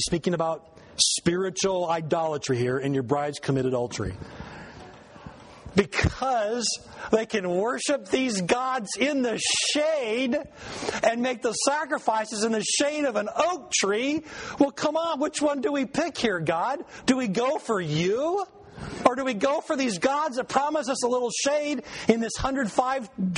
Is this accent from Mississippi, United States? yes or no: no; California, United States; I grew up in Southern California. Let me tell you, it gets hot down there.